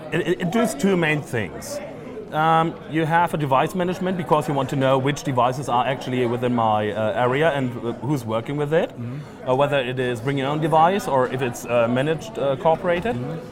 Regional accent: Germany; English is a second language; I'm from Germany

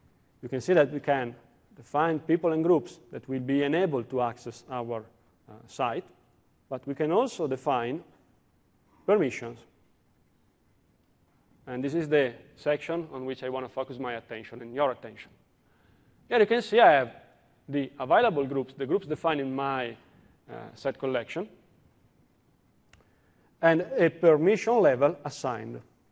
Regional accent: Italy; accent: Italian; English is a second language; I'm from Italy, as you can understand from my accent.

